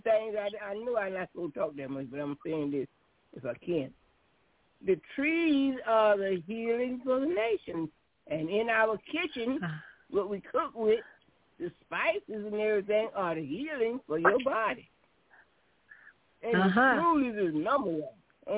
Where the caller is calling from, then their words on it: Georgia, United States; from Georgia.